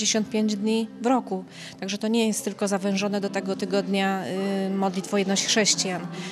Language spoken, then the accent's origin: Polish; Warmian-Masurian Voivodeship, Poland; bo ja pochodzę z Mazur, a wstępowałam do domu w Częstochowie, także to kawałeczek.